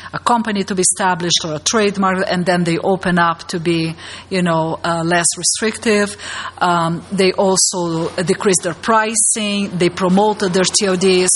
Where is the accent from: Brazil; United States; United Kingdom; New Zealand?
Brazil; I am originally from Brazil.